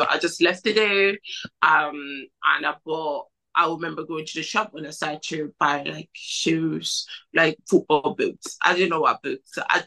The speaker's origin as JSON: {"language": "English", "country": "Cameroon", "second_language": "English", "moved": "yes", "lives_now": "Ireland", "said": "completely different from Cameroon, like weather, food, really everything. How I just went to school, I didn't speak English."}